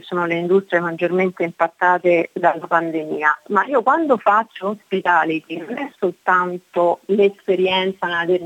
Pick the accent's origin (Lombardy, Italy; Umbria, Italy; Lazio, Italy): Lazio, Italy; Rome; moved away as an adult; now in Australia; allora io mi sono trasferita in Australia 3 anni e mezzo fa, vengo da Roma